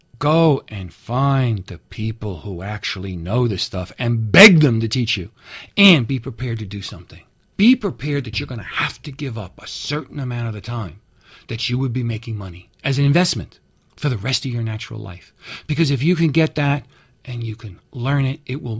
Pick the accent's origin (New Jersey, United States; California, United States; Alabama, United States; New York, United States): New York, United States; New York City; I come from Americas. I come from New York City. And I lived next to San Francisco, Silicon Valley, where money everywhere.